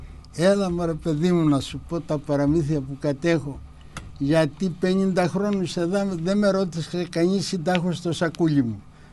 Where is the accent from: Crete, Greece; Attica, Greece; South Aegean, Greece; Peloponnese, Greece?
Crete, Greece; Kasteli Pediados; είμαι από το Καστέλι Παιδιάδος δίπλα